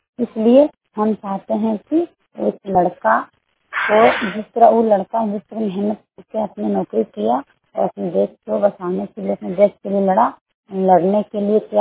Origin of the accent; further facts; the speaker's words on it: Koderma, Jharkhand, India; ग्राम post सोनामर causal Koderma के रहने वाली हूँ।